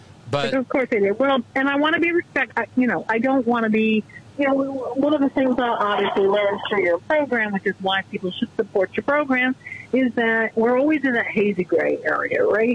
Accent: United States; As an American, we're not supposed to be big on royalty.

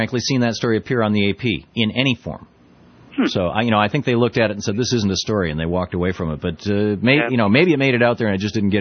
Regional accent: Montpelier, Vermont, United States; And then I get the Montpelier Times Argus, which is located right here in my hometown.

